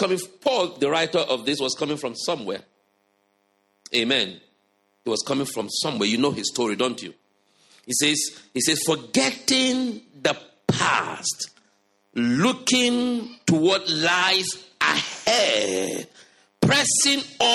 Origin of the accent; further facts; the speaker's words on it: Nigeria; You know, I came from Africa, from Nigeria. And all through my upbringing, all through my adolescent, teen, all through, I've never been to the cinema.